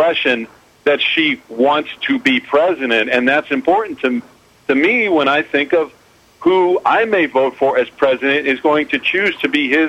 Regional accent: Missouri, United States; And I'm from Missouri, and when somebody mentioned Claire McCaskill, I thought, oh, brother, I voted for her.

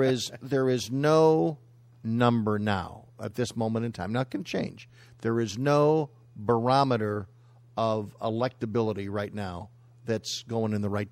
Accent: Chicago, Illinois, United States; from Chicago.

